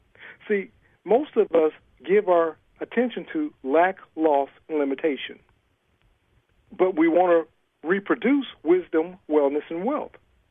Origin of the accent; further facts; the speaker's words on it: Ohio, United States; I'm originally from Ohio.